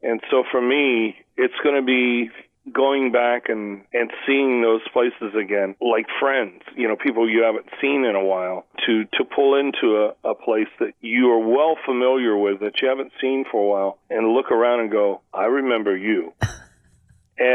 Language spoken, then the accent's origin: English; Staten Island, New York, United States; also born or lived in Florida; You know, I was born in Florida, but we moved to New York. I was living in Staten Island when … came to America and did Ed Sullivan.